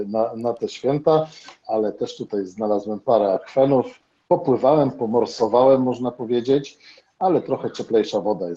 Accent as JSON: {"language": "Polish", "town": "Gdańsk", "region": "Pomeranian Voivodeship", "country": "Poland", "tie": "born there", "also_born_or_lived": "Rumia", "said": "Ja urodziłem się w Gdańsku, potem przeprowadziłem się do Rumi. Teraz mieszkam w Gdyni."}